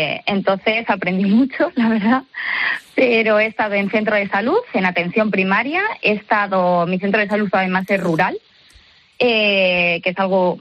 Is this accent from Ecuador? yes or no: no; Valladolid, Castile and León, Spain; Yo por temas familiares, soy vallisoletana y me quedé en la tierra, ¿no? En mi tierra.